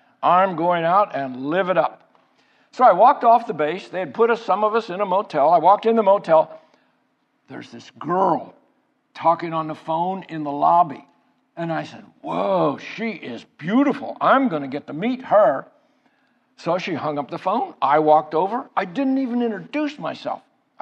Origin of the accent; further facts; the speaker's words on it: Pennsylvania, United States; Now, I was raised in Pennsylvania. Anybody here from Pennsylvania?